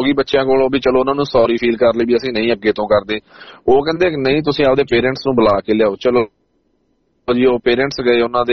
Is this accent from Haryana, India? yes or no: yes; Ratia, Haryana, India; ਸਾਡੇ ਪਿੰਡ ਨਾ ਅਕਾਲ ਆਪਣੇ ਬੜੂ ਸਾਹਿਬ ਵਾਲਿਆਂ ਦੀ ਅਕੈਡਮੀ ਆ, ਅਕਾਲ ਅਕੈਡਮੀ, ਤੇ ਹਰਿਆਣੇ ਚ ਹੈ ਹਨਾ। ਹਾਂਜੀ ਹਰਿਆਣੇ ਚ, ਰਤੀਆ ਮੇਰਾ ਛੋਟਾ ਜਿਹਾ ਸ਼ਹਿਰ ਹੈ